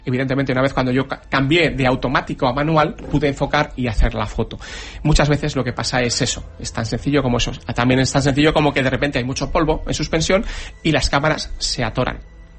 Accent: Spain; como somos españoles y más chulos que un 8

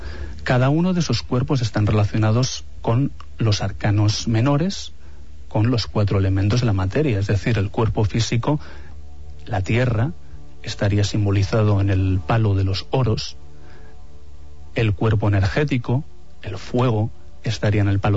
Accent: Paris, Île-de-France, France; si un peregrino sale, por hacer valer de donde yo vengo, sale de París

